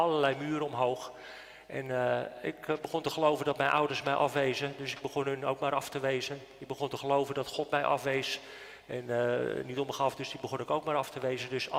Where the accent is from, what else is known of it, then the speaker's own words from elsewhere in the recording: Nieuw-Vennep, North Holland, Netherlands; En ik kwam in een kraakpand terecht in Nieuw-Vennep. Daar is het dorpje waar ik vandaan kwam.